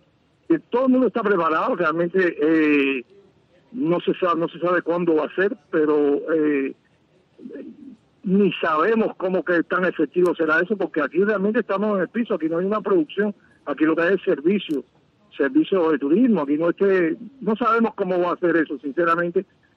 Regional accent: Cuba; a mí como cubano de a pie

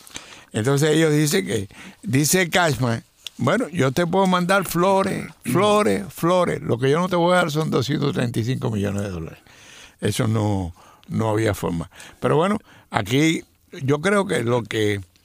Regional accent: Cuba; como nosotros somos cubanos

